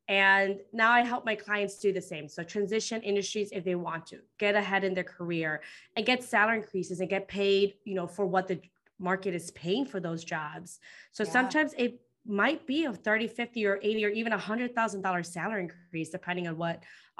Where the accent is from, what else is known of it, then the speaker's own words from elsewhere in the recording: Chicago, Illinois, United States; I came from Chicago. So usually around this time is probably like around the teens, maybe 20s.